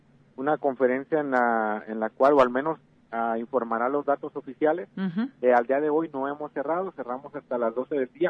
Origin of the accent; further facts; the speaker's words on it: Jalisco, Mexico; sino ser conscientes como sociedad, uh-huh, como jaliscienses y como mexicanos